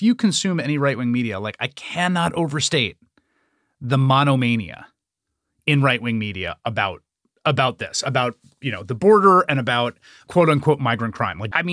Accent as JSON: {"language": "English", "town": "New York City", "region": "New York", "country": "United States", "tie": "born or raised there", "said": "I'm a New Yorker. I commuted to school as a 12-year-old every day in the early 1990s when homicides were almost 10x what they've been."}